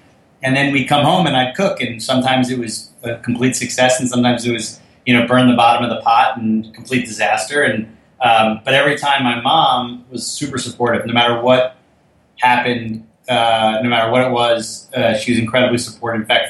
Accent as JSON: {"language": "English", "town": "Fort Lee", "region": "New Jersey", "country": "United States", "tie": "born or raised there", "said": "Parents were divorced. We grew up in Fort Lee, New Jersey."}